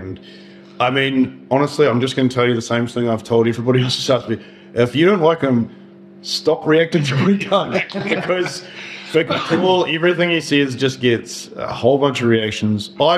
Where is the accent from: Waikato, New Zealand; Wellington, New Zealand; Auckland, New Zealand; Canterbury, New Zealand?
Wellington, New Zealand; We're from the same place. We're from Wellington in New Zealand.